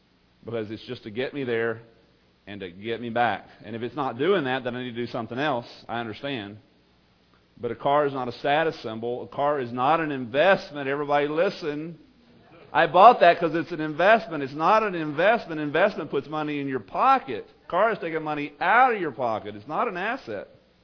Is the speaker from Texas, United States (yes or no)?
yes; Texas, United States; I grew up with them in East Texas. We don't even know, my family doesn't even know, and a lot of people I grew up with over there, we don't even know when our ancestors came over there.